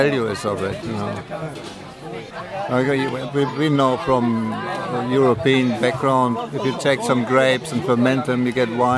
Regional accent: Germany; I come from Germany

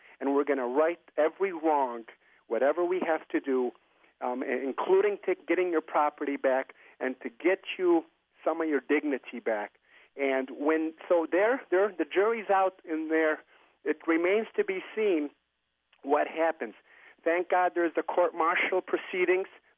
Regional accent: United States; Then I told them I was American. I was telling them, I'm an American also.

